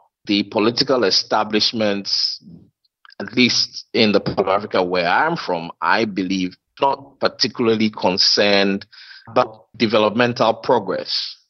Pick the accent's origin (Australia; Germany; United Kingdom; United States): Australia; Melbourne, Victoria; also born or lived in Mount Hagen, Papua New Guinea / Kumasi, Ghana / Accra, Ghana; now in Ghana; So I grew up in Melbourne, spent some years in Mount Hagen in Papua New Guinea. And then after that, we moved back to Ghana. So I spent a few years, maybe 3 years in Kumasi. And then we moved from Kumasi in Ghana to Accra in Ghana